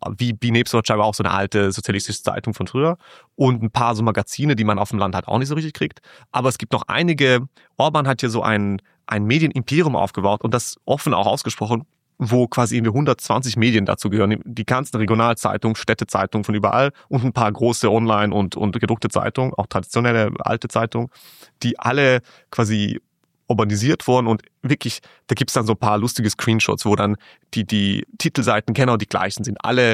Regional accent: Hungary; German is a second language; moved away; Das war so mein Anker in meine alte Heimat, weil als ich in Deutschland und in Österreich gelebt habe, habe ich jeden Tag mehrmals Index gelesen. Es war so eine Online-Zeitung, die wirklich alle gelesen haben in Ungarn.

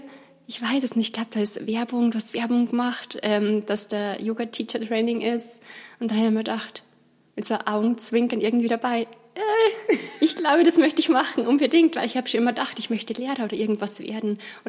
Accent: Bavaria, Germany; Genau, also ich komme aus dem Landkreis Eichstätt, also Nähe Ingolstadt.

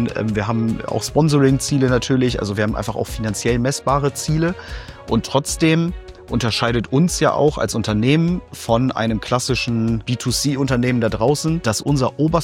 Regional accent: Hamburg, Germany; born there; Geboren in Hamburg, aufgewachsen schwierig, weil in 4 verschiedenen Städten.

